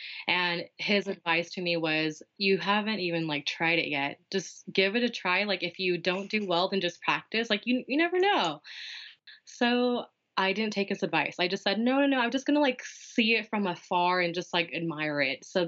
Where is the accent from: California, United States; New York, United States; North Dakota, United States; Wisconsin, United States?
California, United States; So I've always lived in California.